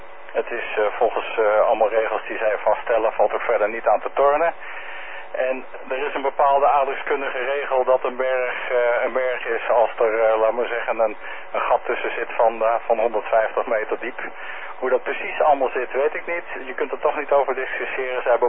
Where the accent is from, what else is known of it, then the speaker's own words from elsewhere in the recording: Netherlands; En ja, voor mij als Nederlander is dat dus in de vakantie.